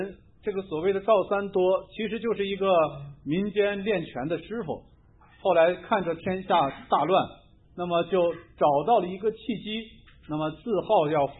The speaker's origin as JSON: {"language": "Chinese", "town": "Ren County", "region": "Hebei", "country": "China", "tie": "born or raised there", "said": "在我的老家河北，我那天去搜索的时候，在这个附近，我老家是叫做任县，任县70公里外那个叫做威县"}